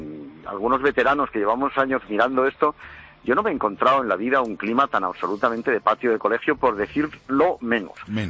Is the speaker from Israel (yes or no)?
no; Spain; yo estoy muy preocupado de verdad como español